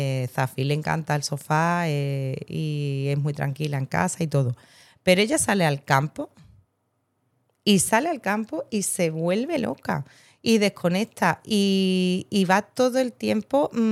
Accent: Seville, Andalusia, Spain; yo también paso calor en Sevilla y no vengo de Siberia. Claro. Llevo aquí toda la vida.

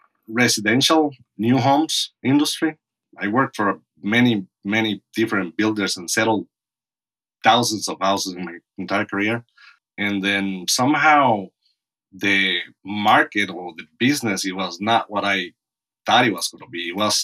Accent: Costa Rica; English is a second language; I'm from Costa Rica.

